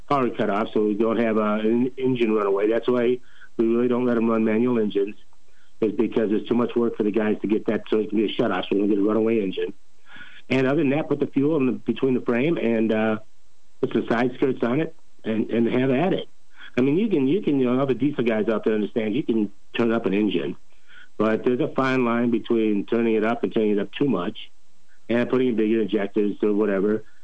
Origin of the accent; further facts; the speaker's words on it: Blooming Prairie, Minnesota, United States; Blooming Prairie, Minnesota, where we're from, we had 5 dirt tracks within a 40-mile radius of us. And so I grew up on Saturday nights helping out the local modified drivers on dirt.